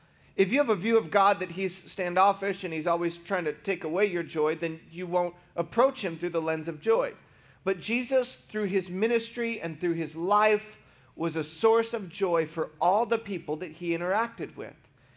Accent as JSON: {"language": "English", "region": "Michigan", "country": "United States", "tie": "born or raised there", "said": "I grew up in Michigan, where like in June, it's warm. It's like the one month of the year you want to live in Michigan."}